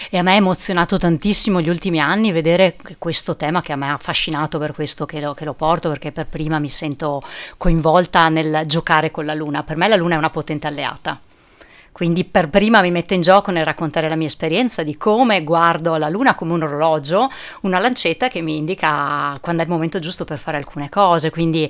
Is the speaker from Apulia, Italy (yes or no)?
no; Vallada Agordina, Veneto, Italy; Io sono di Vallada, Gordina, poi nell'esodo degli anni 80 trasferita a Belluno